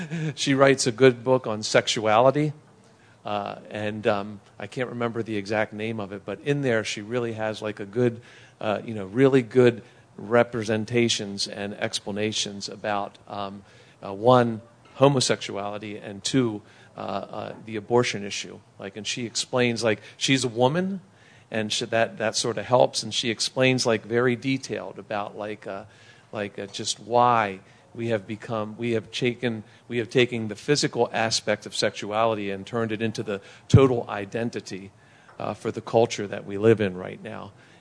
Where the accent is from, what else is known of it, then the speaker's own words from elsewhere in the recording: Baltimore, Maryland, United States; We grew up in Baltimore City. We grew up with the racial tensions that was in Baltimore City.